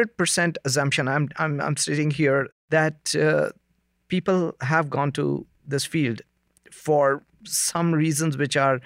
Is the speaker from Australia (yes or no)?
no; India; I come from India.